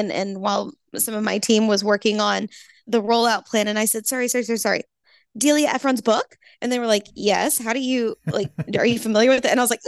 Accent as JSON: {"language": "English", "region": "Bible Belt", "country": "United States", "tie": "born or raised there", "said": "as growing up in the Bible Belt and everything"}